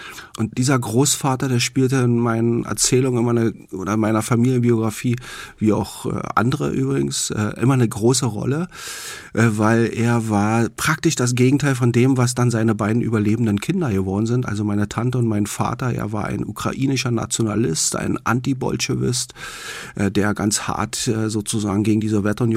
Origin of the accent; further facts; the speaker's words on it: Berlin, Germany; Ich bin nicht nur eigentlich Ostberliner und Berliner, ich bin Berliner.